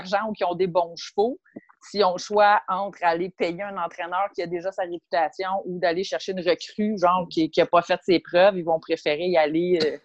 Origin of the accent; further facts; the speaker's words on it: Laval, Quebec, Canada; moved away as an adult; Je viens de Sainte-Rose à Laval. J'ai passé ma vie là. J'ai jamais déménagé. C'est mon enfance. Je suis partie de là, j'avais 21 ans.